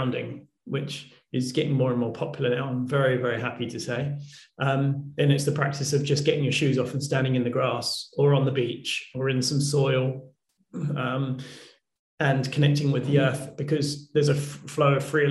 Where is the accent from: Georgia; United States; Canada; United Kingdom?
United Kingdom; that's with an S, not a Z, because I'm British and we're awkward.